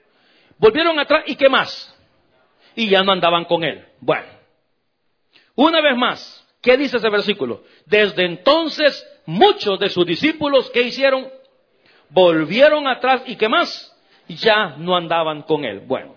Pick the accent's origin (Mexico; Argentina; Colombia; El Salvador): El Salvador; allá en mi país, en El Salvador.